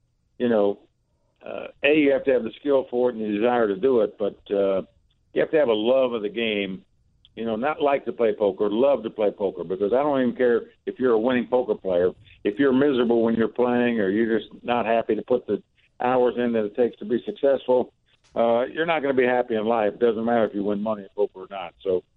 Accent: Ohio, United States; also born or lived in North Carolina, United States; now in Las Vegas, United States; You know, I grew up in Ohio and lived in North Carolina. Now I've been in Vegas now for 30-some years

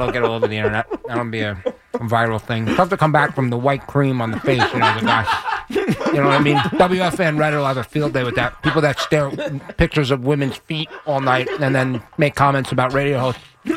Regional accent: Bethpage, New York, United States; I lived in Bethpage my whole life, but I believe I was born in Plainview Hospital.

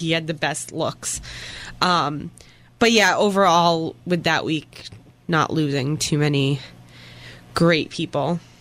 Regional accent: Boston, Massachusetts, United States; I thought it was a great date, and not just saying because I'm from Boston, but...

